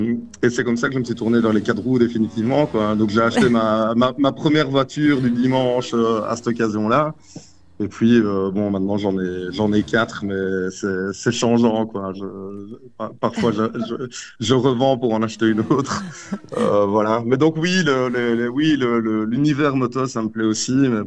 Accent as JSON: {"language": "French", "country": "Belgium", "accent": "Belgian", "lives_now": "Fontaine-Notre-Dame, France", "said": "j'habite à Fontaine Notre-Dame, mais effectivement, je suis belge."}